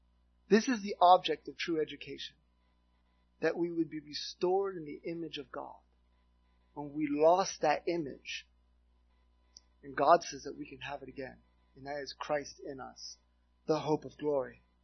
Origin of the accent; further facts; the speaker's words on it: Miami, Florida, United States; You see, growing up in the city, I grew up in Miami.